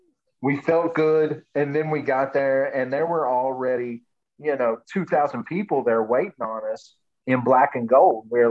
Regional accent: Augusta, Kentucky, United States; I grew up in Augusta, but, my dad, when we went on Friday nights to watch basketball, if Augusta wasn't at home, we went down Route 8 and watched Maysville Bulldogs.

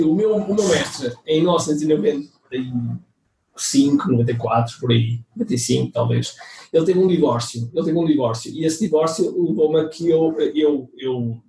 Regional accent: Mozambique; born there; vieram do ultramar, vieram da África, eu nasci em África.

